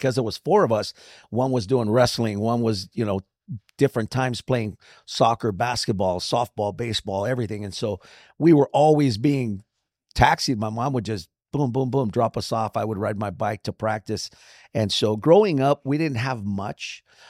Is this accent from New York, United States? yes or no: no; Santa Monica, California, United States; And for us, it was different now because we come from Santa Monica. It was all white people and Hispanics.